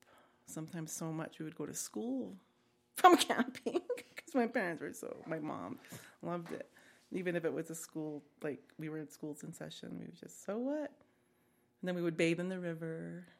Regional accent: Ganado, Arizona, United States; born there; I've been to Arizona. I was born in Arizona in Ganado, at Sage Memorial Hospital

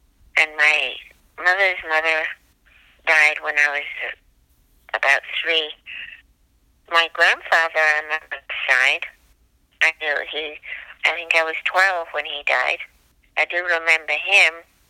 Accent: Brimpton Spa, England, United Kingdom; I grew up in Brimpton Spa, a small town in England.

